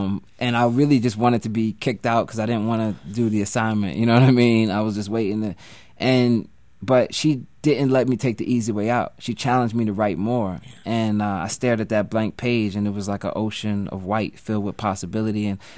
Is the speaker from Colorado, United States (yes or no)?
no; Philadelphia, Pennsylvania, United States; Yeah, so I grew up right around Broad and Olney